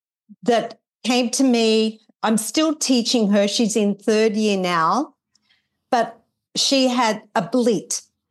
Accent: Australia; Sorry, I'm Australian. I have a wicked humour.

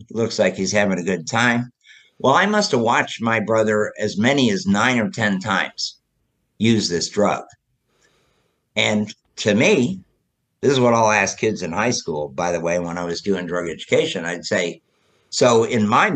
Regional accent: New York, United States; Yeah, I grew up upstate New York, farm country in the Finger Lakes region.

